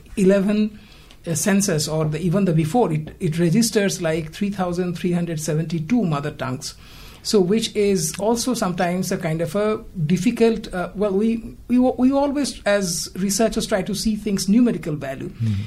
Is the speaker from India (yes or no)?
yes; India; as being an Indian scholar, it would have been much more normal for me to study something on Indian multilingualism